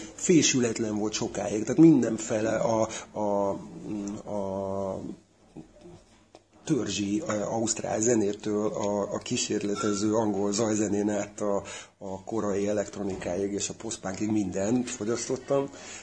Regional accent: Csorna, Győr-Moson-Sopron, Hungary; Úgy kezdődött, hogy én ebben a Csornán nőttem fel, így hívják ezt a kisvárost.

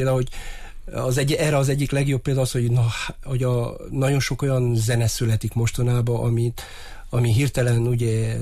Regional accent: Hungary; büszke vagyok arra, hogy magyar vagyok, és ragaszkodom ehhez a nemzetiségemhez

